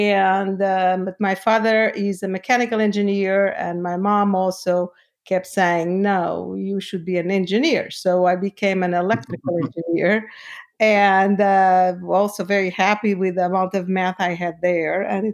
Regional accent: Lisbon, Portugal; So I am from Portugal, from Lisbon

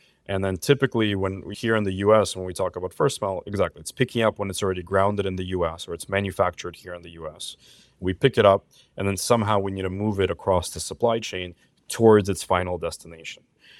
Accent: Los Angeles, California, United States; I'm calling in from LA right now. You asked earlier what I was calling in from. I'm born and raised here in Los Angeles. From birth all the way to going to college

